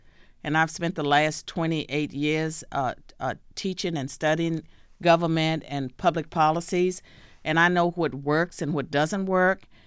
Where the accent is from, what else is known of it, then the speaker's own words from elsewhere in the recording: Virginia, United States; I was born and raised in Virginia, in a rural area. I was one of 12 children.